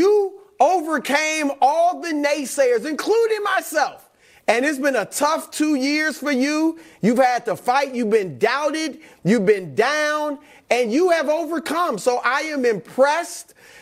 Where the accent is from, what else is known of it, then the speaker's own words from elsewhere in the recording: Cleveland, Ohio, United States; I will say this. I'm from Cleveland.